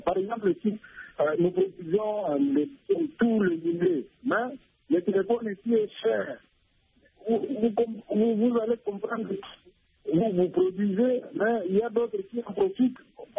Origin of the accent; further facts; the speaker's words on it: Ituri, DR Congo; Par exemple, ici chez nous au Congo, quand vous allez à Mambasa, où il y a des forêts là